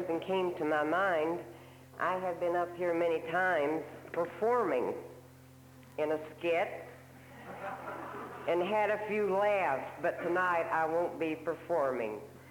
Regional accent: Wilkinson, West Virginia, United States; I am from Wilkinson, West Virginia, which is a little suburb of Logan, West Virginia.

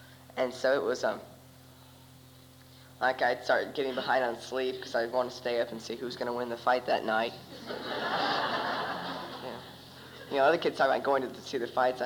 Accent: Arizona, United States; also born or lived in Michigan; I was born in Michigan, 1969, and I only stayed there for a few months, and I was my family moved to Arizona, and I was very young.

